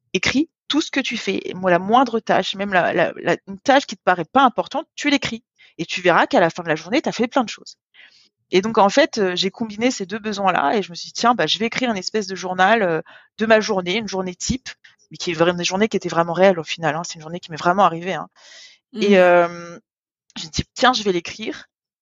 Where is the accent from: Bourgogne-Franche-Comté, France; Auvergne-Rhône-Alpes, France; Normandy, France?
Normandy, France; Rouen; moved away as an adult; now in Germany; j'ai 37 ans. Je suis franco-tchadienne. J'ai grandi à Rouen, en Normandie. Et je vis en Allemagne depuis 14 ans.